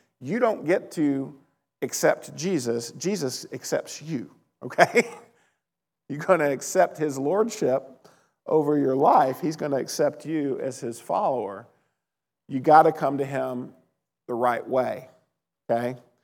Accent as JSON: {"language": "English", "town": "Little Rock", "region": "Arkansas", "country": "United States", "tie": "born or raised there", "said": "I grew up some in Little Rock, mostly in Little Rock in Arkansas, but then I got kicked out of school because I got into drugs when I was like 15, and I moved to this little town called Searcy"}